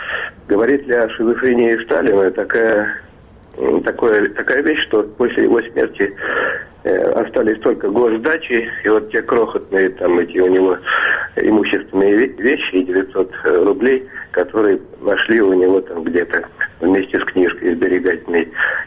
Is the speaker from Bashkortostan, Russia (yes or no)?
no; Moscow, Russia; я из Москвы.